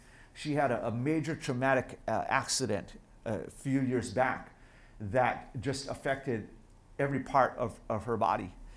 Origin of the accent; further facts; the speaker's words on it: Hawaii, United States; where I grew up in Hawaii, everybody has fruit trees.